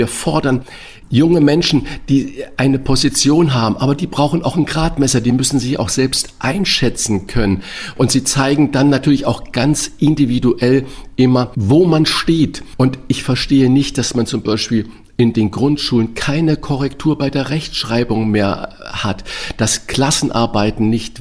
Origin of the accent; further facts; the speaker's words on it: St. Ingbert, Saarland, Germany; was ist in kleinem St. Ingbert, wo ich herkomme, im Saarland